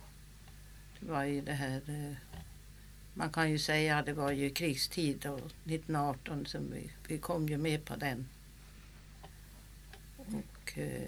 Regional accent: Östra Hals, Uppsala County, Sweden; Ja, jag är född i Östra Hals den 19 mars 1912. Och jag har varit borta ett år i Stockholm. Annars så har jag ju varit i byarna Hals och Västerensta i hela mitt liv.

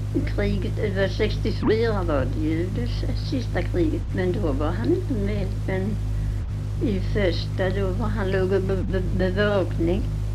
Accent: United States; Jag kom ifrån Amerika förstås. Så då hade jag ju varit i söndagsskolan i 10 år.

